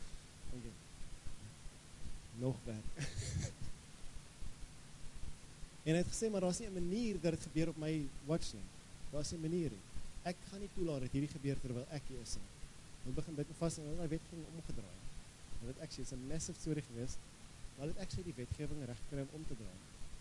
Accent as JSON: {"language": "Afrikaans", "region": "Gauteng", "country": "South Africa", "said": "Ek kom uit Kenterpark, dit is bietjie wild. Die wille weste, dit staan naby in Benoni"}